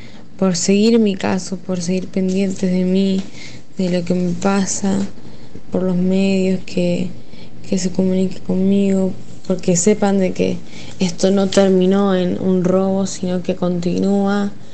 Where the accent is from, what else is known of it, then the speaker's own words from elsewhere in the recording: Villa de Mayo, Buenos Aires Province, Argentina; tengo 19 años y soy de Villa de Mayo.